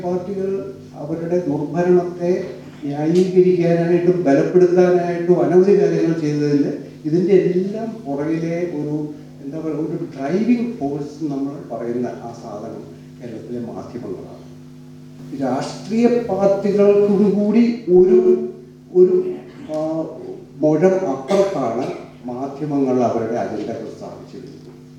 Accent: Kerala, India; മലയാളത്തെ പറ്റി ഉള്ള ഒരു സ്നേഹത്തോടു കൂടി ഞങ്ങൾ മലയാളികളാണ് എന്നുള്ള ആ ഒരുമിപ്പോടു കൂടി

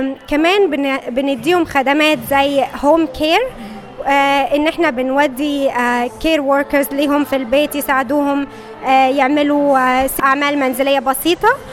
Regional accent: Egypt; أنا من مصر وكويس إن أنا بتكلم عربي

